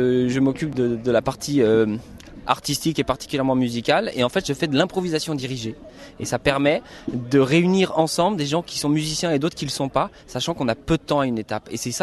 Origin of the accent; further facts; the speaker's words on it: Barreau, Auvergne-Rhône-Alpes, France; Je viens de Barreau, un petit village dans l'Isère, entre Chambéry et Grenoble.